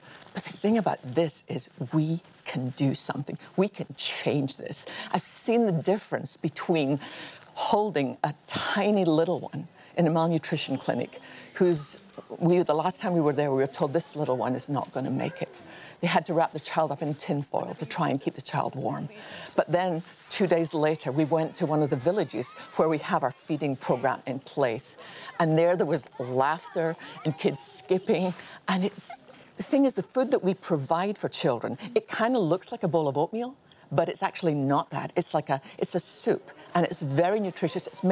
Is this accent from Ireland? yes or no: no; Scotland, United Kingdom; born there; Okay, they were born there and I was born in Scotland